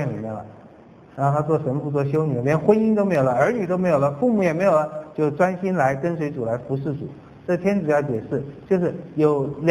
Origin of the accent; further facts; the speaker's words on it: China; 可能我们中国人还加上一些靠学问啊，靠聪明，靠智慧